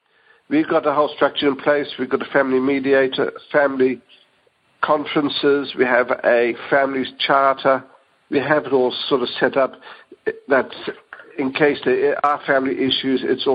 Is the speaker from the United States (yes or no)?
no; Netherlands; English is a second language; moved away as an adult; now in Australia; I came to Australia. I'm originally from Holland. You can detect my accent. In 1974. So I came as a student.